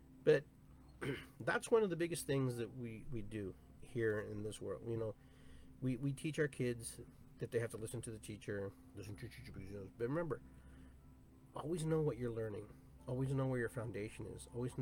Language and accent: English; Peru; also born or lived in South, United States; now in United States; I am from Peru. I am Latino. I am from the South.